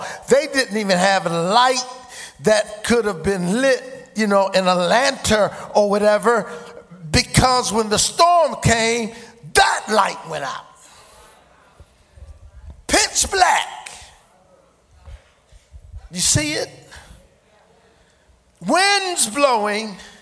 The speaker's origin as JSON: {"language": "English", "town": "Philadelphia", "region": "Pennsylvania", "country": "United States", "said": "because I'm from Raymond Rosen Projects in North Philadelphia, I'm from the projects"}